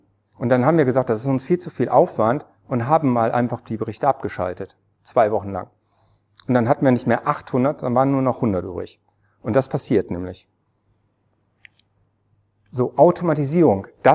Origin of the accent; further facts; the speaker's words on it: Neuss, North Rhine-Westphalia, Germany; Mich ärgert das immer, ich komme aus Neuss